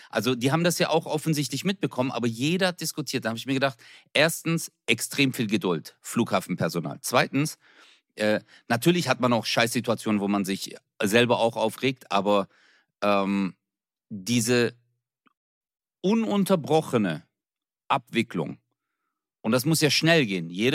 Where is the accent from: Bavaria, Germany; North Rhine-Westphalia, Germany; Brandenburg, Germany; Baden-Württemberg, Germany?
Baden-Württemberg, Germany; und ich bin Schwabe.